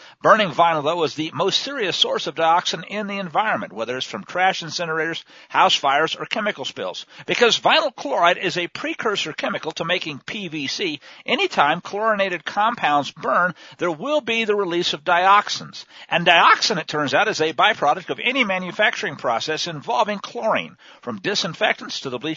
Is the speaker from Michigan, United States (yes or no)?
no; Missouri, United States; hey, I grew up in Missouri, folks, I remember that one